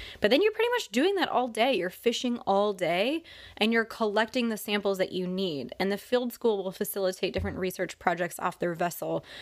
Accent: West Coast, United States; I mean, first of all, I'm from the West Coast, and my entire professional career has been in cold water from either Washington, Oregon, or California

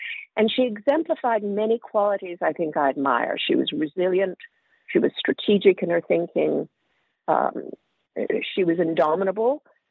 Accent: New York City, New York, United States; also born or lived in England; I was born in England. I grew up in New York City and then moved to California for high school.

